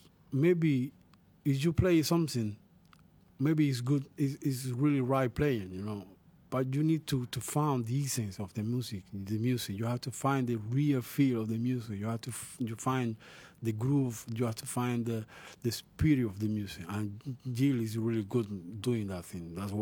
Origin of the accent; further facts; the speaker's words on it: Cuba; English is a second language; never forget where I come from. I come from Cuba, so all my music had to be a flavor of Cuba in any way.